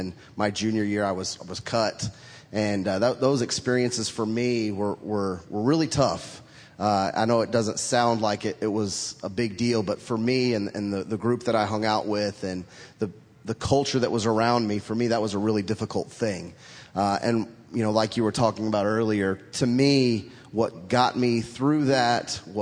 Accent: Fort Worth, Texas, United States; But I grew up in Fort Worth going to church and playing basketball, and that's what I did.

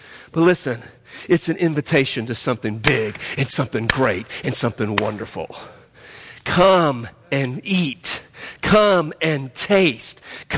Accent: New Orleans, Louisiana, United States; I want it sweet, I want it tasty, because I'm from New Orleans, by gosh.

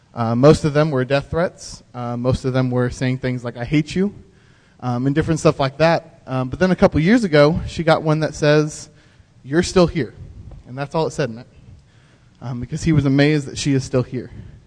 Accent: Clifton, Texas, United States; I'm from Clifton, so just down Highway 6 a little bit.

